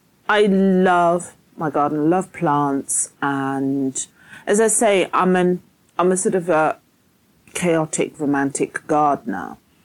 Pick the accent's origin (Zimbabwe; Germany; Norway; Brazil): Zimbabwe; born there; first language Shona; English is a second language; I do still speak my mother tongue, because I was born in Zimbabwe.